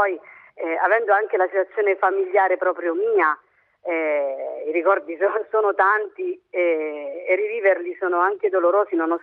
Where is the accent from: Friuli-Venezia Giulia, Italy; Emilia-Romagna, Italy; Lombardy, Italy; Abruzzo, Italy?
Abruzzo, Italy; anche noi siamo all'Aquila ormai dal 2007, quindi siamo comunque abruzzesi.